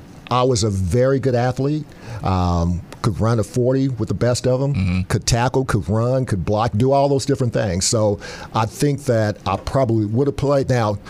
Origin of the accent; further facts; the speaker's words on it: Indianapolis, Indiana, United States; I'm from Indianapolis.